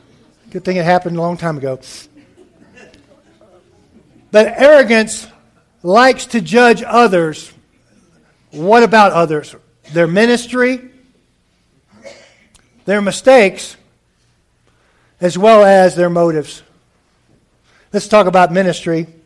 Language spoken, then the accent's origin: English; Louisiana, United States; When I grew up in Louisiana, we shrimped out in the Gulf of Mexico a lot